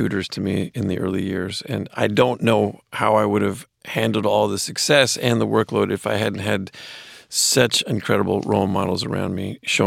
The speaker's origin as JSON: {"language": "English", "town": "Los Angeles", "region": "California", "country": "United States", "tie": "born or raised there", "said": "I also, growing up in Los Angeles, an acting career didn't seem like a foreign concept."}